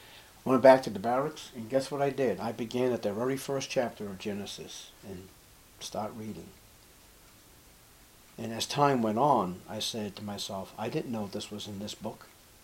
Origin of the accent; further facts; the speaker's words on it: Boston, Massachusetts, United States; And then I told her, I'm from Boston, I'm at the base, I'm going to be a cook